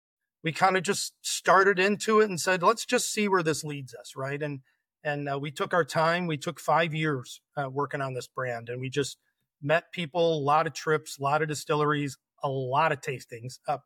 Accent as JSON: {"language": "English", "region": "Michigan", "country": "United States", "said": "so we're from Michigan. We've still got a place in Michigan. We're also in Florida."}